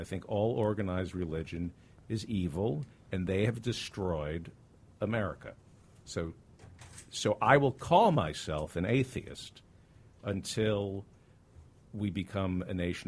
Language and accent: English; Camden, New Jersey, United States; I grew up in New Jersey.